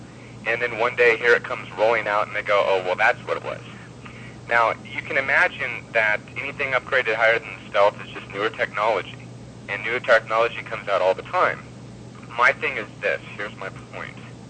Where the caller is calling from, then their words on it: California, United States; from California.